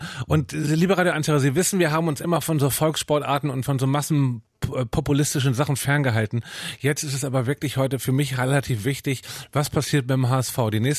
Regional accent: Hamburg, Germany; Aber ich bin Hamburger

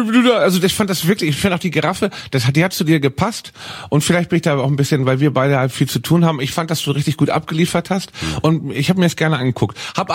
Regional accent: Hamburg, Germany; Bin ich ganz stolz auf meine Heimatstadt natürlich. Aber was ich gerade sehr traurig finde, ist das breite Clubsterben in Hamburg.

